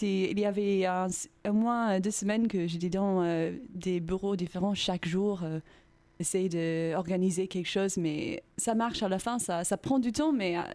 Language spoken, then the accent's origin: French; England, United Kingdom; French is a second language; now in Tours, France; je viens d'Angleterre, de l'University of York, dans le nord d'Angleterre, et je fais une année d'Erasmus.